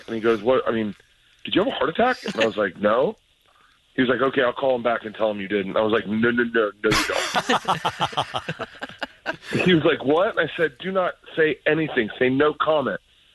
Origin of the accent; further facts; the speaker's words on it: Tampa, Florida, United States; Oddly enough, my buddy that I grew up with in Tampa, who's an actor out in New Orleans